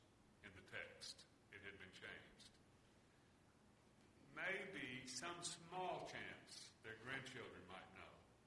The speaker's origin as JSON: {"language": "English", "region": "Mississippi", "country": "United States", "tie": "born or raised there", "said": "I grew up in the South, in the Mississippi Delta, and I've seen massive cotton fields that are just snow white, ready to be picked."}